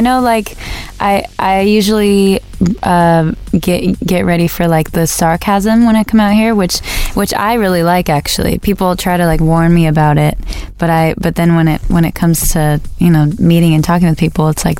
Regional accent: United States; I probably... being cliche American when I say that I really like Nando's.

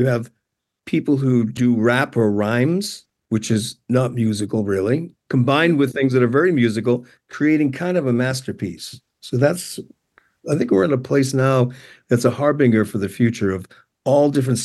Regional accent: Boston, Massachusetts, United States; I was in a couple of fights, but I come from Boston, but I didn't die.

